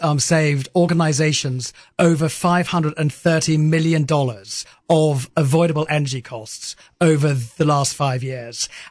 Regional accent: London, United Kingdom; moved away as an adult; now in Alabama, United States; I'm not. I'm from London. I've been here

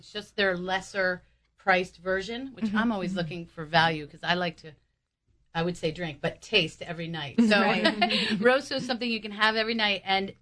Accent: New Jersey, United States; I didn't grow up with a silver corkscrew in my mouth. I'm from Jersey, too.

